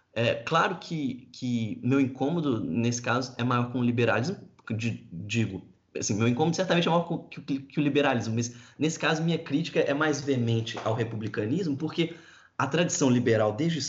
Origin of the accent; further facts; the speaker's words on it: Brazil; Talvez porque eu sou brasileiro, né?